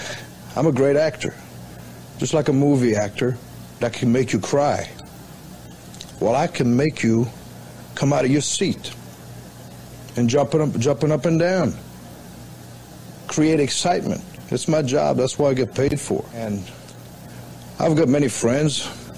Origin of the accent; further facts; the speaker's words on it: Montreal, Quebec, Canada; I'm from Montreal, and I was brought up in the streets